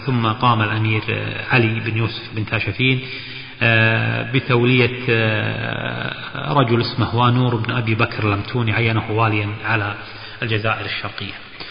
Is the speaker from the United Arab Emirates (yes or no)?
no; Kuwait; طبعا القليعة بلهجتنا ننطقها نقول الجليعة، وهي المنطقة طبعا عندنا المعروفة على ساحل الخليج العربي جنوب الكويت